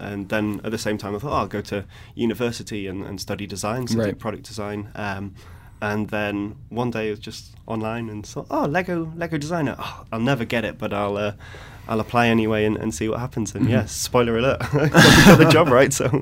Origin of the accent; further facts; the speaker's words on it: London, United Kingdom; now in Billund, Denmark; I came from London, so going from London to Billund, so a town of millions and millions and millions to like a small rural town of 3,000 people.